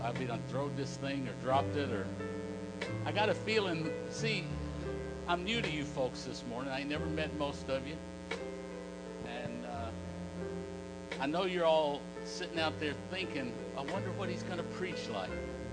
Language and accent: English; Nutbush, Tennessee, United States; now in Wichita, United States; I was born and raised in Nutbush, Tennessee. Anybody ever hear of Nutbush, Tennessee?